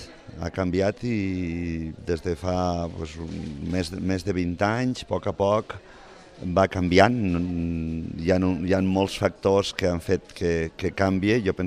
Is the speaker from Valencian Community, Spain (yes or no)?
no; Catalonia, Spain; jo sóc ebrenc, que així és com ens han batejat des de fa uns anys a la gent que vivim a les riberes de l'Ebre, però sóc ebrenc de la part de baix, de la part del sud